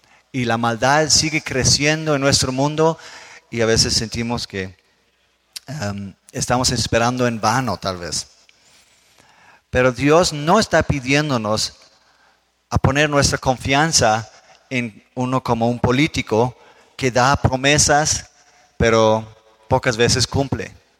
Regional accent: Denmark; En mi país, en Dinamarca

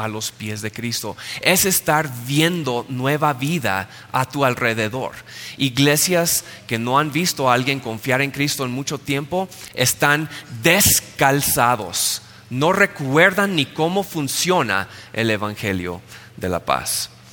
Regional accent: United States; Spanish is a second language; Y tal vez en español para ustedes coraza es muy fácil recordar, pero como gringos, muy coraza, ¿qué parte del cuerpo?

